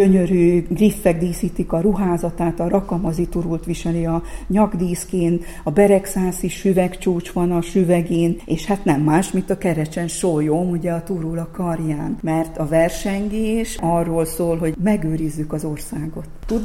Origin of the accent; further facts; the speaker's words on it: Hungary; Legyünk büszkék arra, hogy magyarnak születtünk